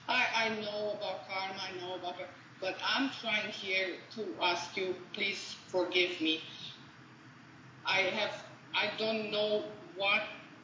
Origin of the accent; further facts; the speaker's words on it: Romania; English is a second language; moved away as an adult; now in United States; I'm from Romania.